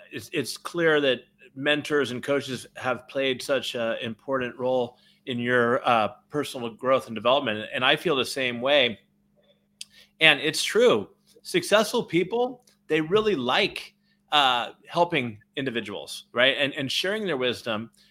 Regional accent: California, United States; Now, as you know, I've born and raised in the Bay Area.

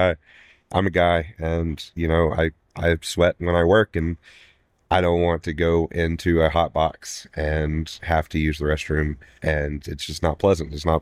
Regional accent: Waco, Texas, United States; Born and raised in Waco / the big city of Groesbeck.

